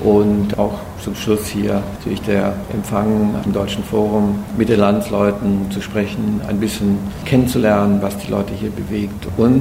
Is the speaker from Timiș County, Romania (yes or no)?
no; Sânnicolau Mare, Arad County, Romania; Das fing an in St. Anna, wo ich aufgewachsen bin, aber auch in Arad war ich da an einer Universität.